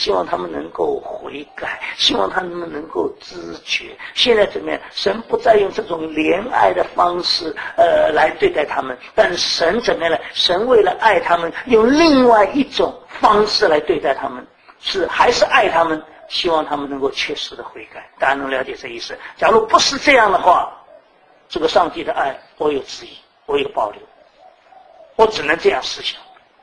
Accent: Taiwan; also born or lived in Shanghai; now in United States; 我生在上海，对上海有归属吗？没有。我长在台湾，我对台湾有归属吗？没有。对美国，你看我今天对美国有归属吗？没有归属。

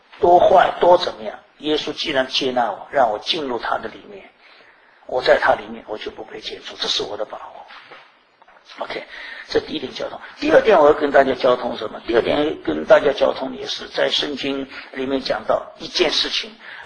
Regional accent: China

